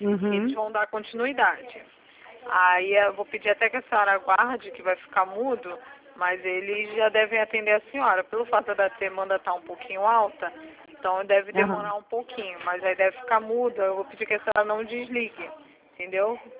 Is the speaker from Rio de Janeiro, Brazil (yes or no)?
yes; Nova Iguaçu, Rio de Janeiro, Brazil; sou de Novo Iguaçu.